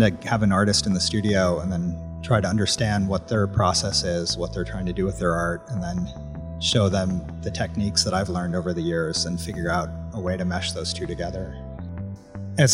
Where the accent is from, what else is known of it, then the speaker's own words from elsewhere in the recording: Philadelphia, Pennsylvania, United States; Well, I grew up in Philadelphia, right in the city. So it's a big city, but it's also like a kind of small, comfortable town at the same time.